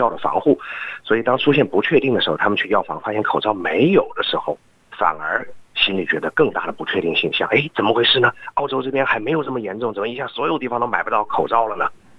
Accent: Wuhan, Hubei, China; 而且支持的是我的家乡， 在这样的一个时间里面呢，我自己是非常感动的。我觉得武汉这一次遭受这样的疫情是不幸的

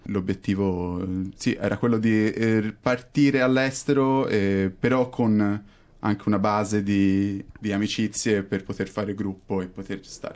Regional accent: Florence, Tuscany, Italy; moved away as an adult; also born or lived in Glasgow; now in Australia; Ho 26 anni, sono di Firenze e non ero in Italia prima di venire in Australia, anzi ero in Scozia, ho fatto l'università lì, a Glasgow, per 4 anni.

